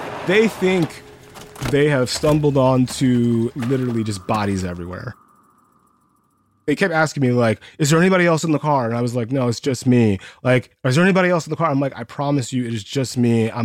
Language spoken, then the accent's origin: English; United States; This is wild. I'm an American.